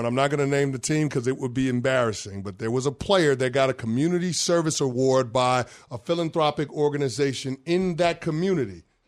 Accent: New York City, New York, United States; Because you know what I love more than being a New Yorker or being a Lakers fan?

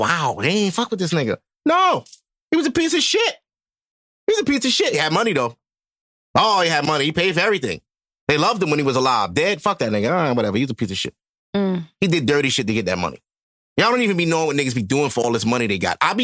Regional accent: United States; I'm American. We don't eat goats here.

